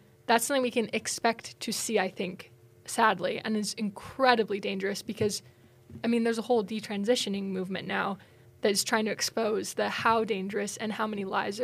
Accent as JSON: {"language": "English", "region": "Washington", "country": "United States", "tie": "born or raised there", "said": "you know, in my home state of Washington, like sex change surgeries are very much like celebrated"}